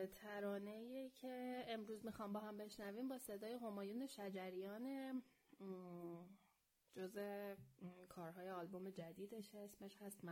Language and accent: Persian; Iran; ولی این توقع ماست به عنوان یک ایرانی.